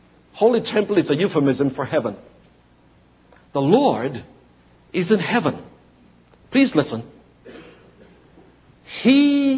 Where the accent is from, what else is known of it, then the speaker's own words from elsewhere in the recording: Canada; I said, I'm a Canadian.